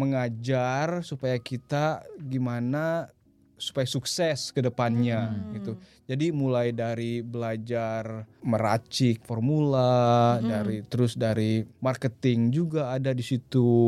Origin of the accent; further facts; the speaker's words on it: Bandung, West Java, Indonesia; kalau ini Bandung, saya asal Bandung